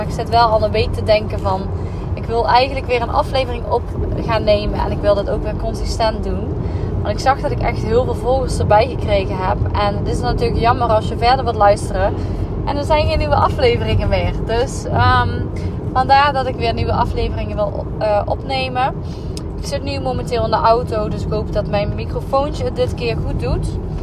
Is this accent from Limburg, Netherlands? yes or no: yes; Limburg, Netherlands; now in Eindhoven, Netherlands; Ik woon nu bijna 2 jaar samen met mijn vriend Sergio in Eindhoven. Ik kom oorspronkelijk uit Limburg.